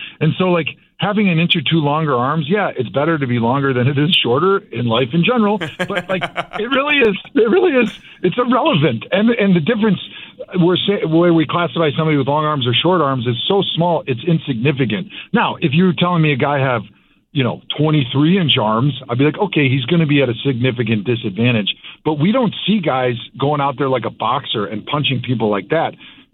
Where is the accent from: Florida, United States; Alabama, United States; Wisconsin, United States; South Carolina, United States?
Wisconsin, United States; I mean, I grew up in Wisconsin. I live there now, and, you know, there's going to be a lot of friends and family that are there.